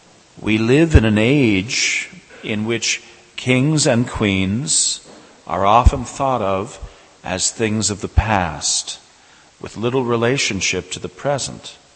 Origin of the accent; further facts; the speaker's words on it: United States; and I'm American, so I'm sure it also surprised you.